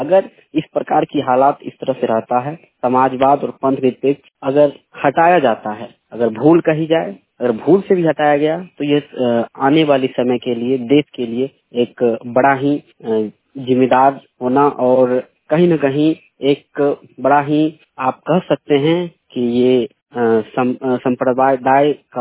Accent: Hasanpur, Bihar, India; और मैं हसनपुर समस्तीपुर बिहार से हूँ।

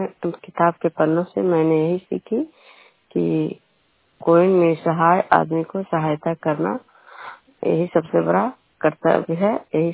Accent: Bijnupur, Bihar, India; बिजनूपुर ग्राम खुदरा पंचायत नालंदा जिला नवनुष्का प्रखंड के निवासी हूँ।

